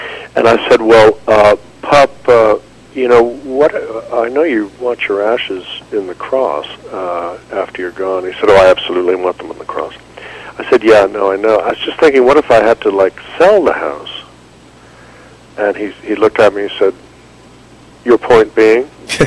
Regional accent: Ireland

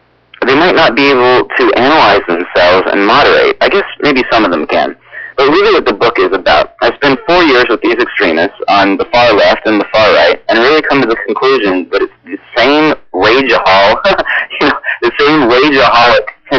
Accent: Anchorage, Alaska, United States; Well, I grew up in Anchorage.

